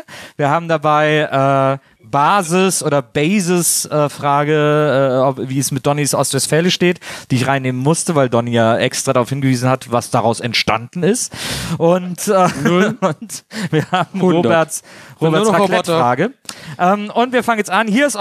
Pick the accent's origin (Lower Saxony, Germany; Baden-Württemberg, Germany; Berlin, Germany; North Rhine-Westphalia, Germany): North Rhine-Westphalia, Germany; accent: Kölsch; Ja, ich spreche Kölsch.